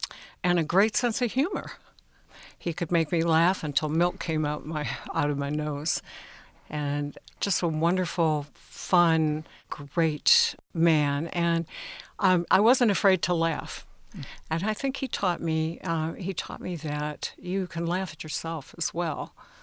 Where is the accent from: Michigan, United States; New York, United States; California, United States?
Michigan, United States; Lathrop Village; I grew up in Lathrop Village